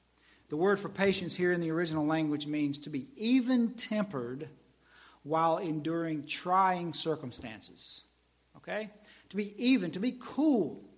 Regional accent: the South, United States; I like grits. I'm from the South.

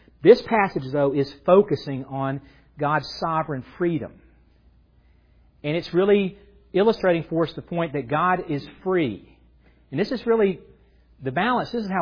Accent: Atlanta, Georgia, United States; I'm 27 years old, and I grew up in Atlanta area.

